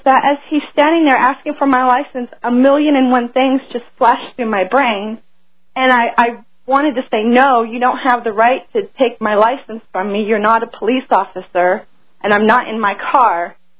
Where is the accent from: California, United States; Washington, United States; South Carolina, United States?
California, United States; Right, and I'm not originally from this state. I'm originally from California, and back before September 11th happened.